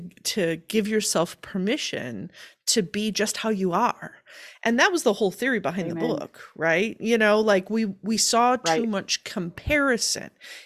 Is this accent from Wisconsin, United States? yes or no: yes; Wisconsin, United States; I grew up in Wisconsin. You know, I grew up with a very Midwestern values kind of heritage, right?